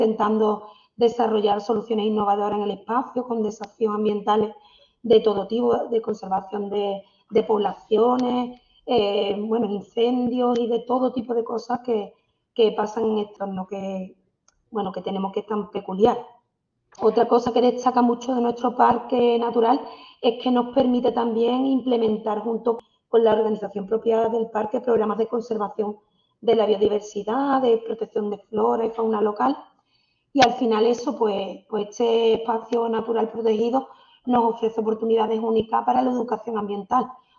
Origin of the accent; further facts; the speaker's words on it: Cádiz, Andalusia, Spain; yo soy de Cádiz, estudié en la Universidad de Cádiz, en el campus de Puerto Real.